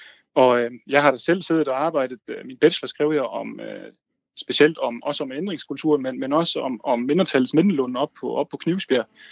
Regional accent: Tinglev, Region of Southern Denmark, Denmark; Jamen, jeg er vokset op i Tinglev. Jeg er tæt på grænsen.

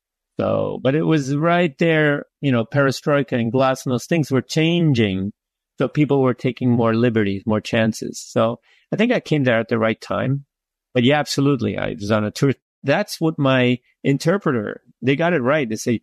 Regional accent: Japan; I'm from Japan. I'm the publisher of this game.

